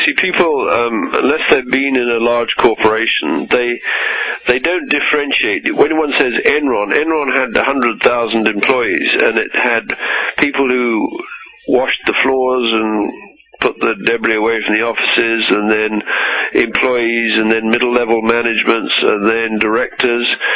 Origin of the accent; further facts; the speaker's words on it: Canada; and I'm Canadian, and I'm a British citizen as well.